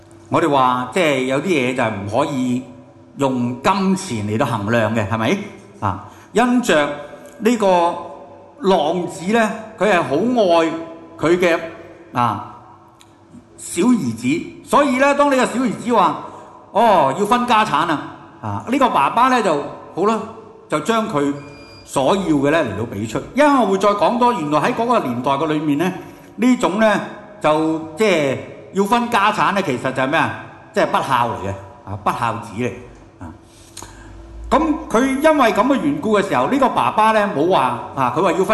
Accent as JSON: {"language": "Chinese", "country": "Hong Kong", "said": "包括我們香港人最重要的是什麼？錢，是不是？"}